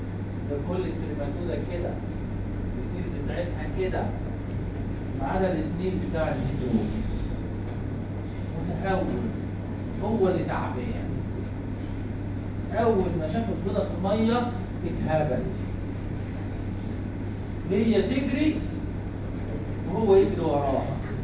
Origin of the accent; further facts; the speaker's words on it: Egypt; عندنا في مصر بولتي بولي ولا لا؟ موجوده لك موجوده في بلدنا.